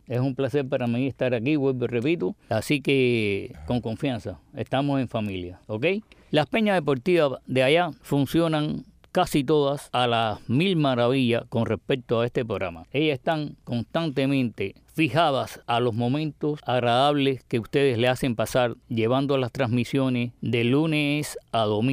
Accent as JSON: {"language": "Spanish", "town": "Lawton", "region": "Havana", "country": "Cuba", "said": "que no soy de Boyero, soy de Lauton."}